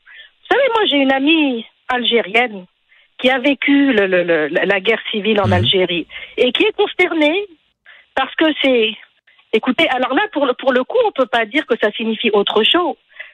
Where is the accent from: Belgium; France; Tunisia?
Tunisia; Donc, moi je suis tunisienne.